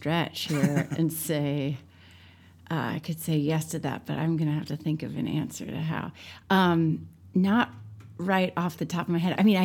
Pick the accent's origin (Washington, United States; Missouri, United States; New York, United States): Missouri, United States; St. Louis; I'm from St. Louis, Missouri, originally.